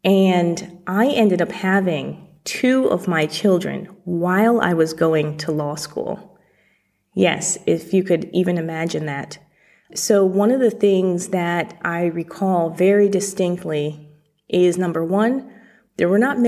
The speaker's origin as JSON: {"language": "English", "region": "Connecticut", "country": "United States", "said": "I'm from Connecticut, small town Connecticut. My family was one of three black families in the entire town growing up in the mid 80s and 90s."}